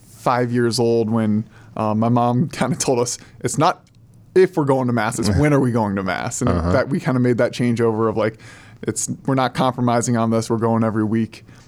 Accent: Hudson, Ohio, United States; Grew up in Hudson, Ohio.

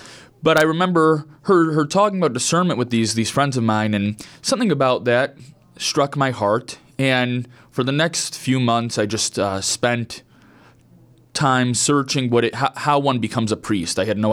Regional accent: Ohio, United States; So I grew up actually all over the Lake County area.

